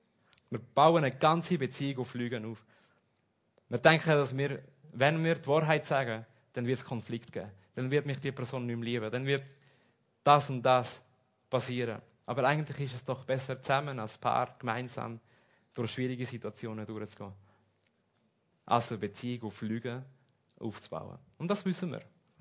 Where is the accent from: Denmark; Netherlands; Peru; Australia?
Peru; Lima; now in Germany; Und ich bin in Lima in Peru aufgewachsen und wir sind offiziell Christen gewesen.